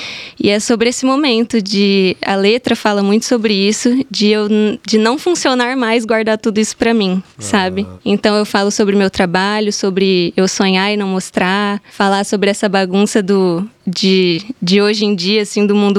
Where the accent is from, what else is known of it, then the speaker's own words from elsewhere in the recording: Cuiabá, Mato Grosso, Brazil; now in São Paulo, Brazil; Acho que sendo cuiabana é muito doido estar lá, porque eu me sinto muito uma menina do interior, apesar de aqui não ser o interior, né?